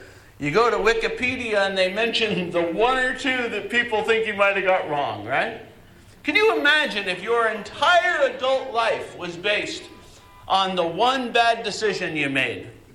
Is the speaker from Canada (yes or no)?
no; San Francisco, California, United States; I grew up in a National League family, though. We grew up in San Francisco, rooting for the Giants. In fact, I sold peanuts out at the ballpark as a kid.